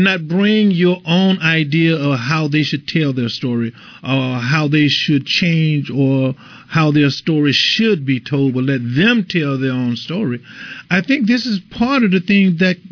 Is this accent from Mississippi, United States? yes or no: yes; Mississippi, United States; You know, when I came from Mississippi, and I tell you something about the experience of growing up in the South